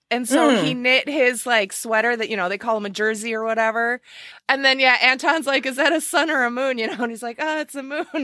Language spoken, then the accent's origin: English; New Zealand; accent: New Zealand; They're about as good as my New Zealand accent.